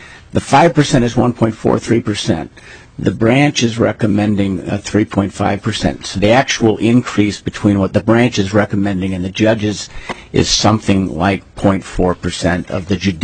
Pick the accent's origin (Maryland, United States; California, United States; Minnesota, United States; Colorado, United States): Minnesota, United States; Anoka; from Anoka, and Mr. Chair and members, there was no real increase the last biennium.